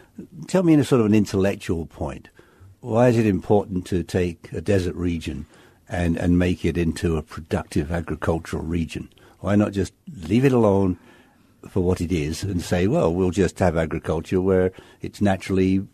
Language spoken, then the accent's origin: English; England, United Kingdom; I came from England, and all of a sudden you're flying in from Dallas or from wherever